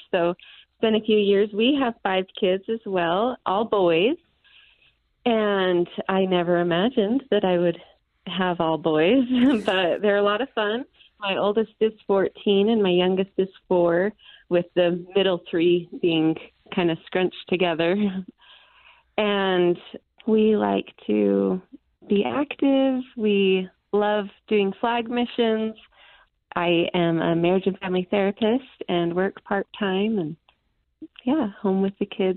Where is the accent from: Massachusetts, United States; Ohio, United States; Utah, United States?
Utah, United States; also born or lived in Philippines / Nebraska; I was born here in Utah, and then we moved to the Philippines, where my next sister and my brother Weston was born. And then we lived in Nebraska for a while